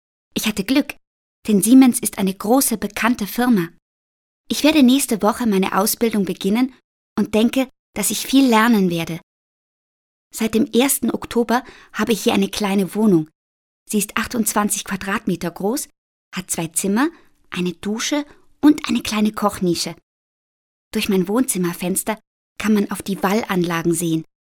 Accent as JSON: {"language": "German", "region": "East Germany", "country": "Germany", "tie": "born there", "also_born_or_lived": "Kassel / Bavaria", "lives_now": "Augsburg, Germany", "said": "Ich bin nämlich in Ostdeutschland geboren. Meine Eltern sind nach dem Fall der Berliner Mauer in den Westen, nach Kassel gegangen. Später haben sie sich getrennt und meine Mutter hat eine Arbeit bei Bosch in Nürnberg gefunden. So sind wir nach Bayern gekommen."}